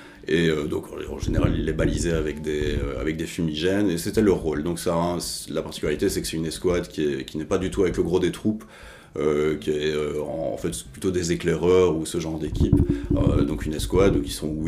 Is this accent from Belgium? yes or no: yes; Belgium; Alors, je suis belge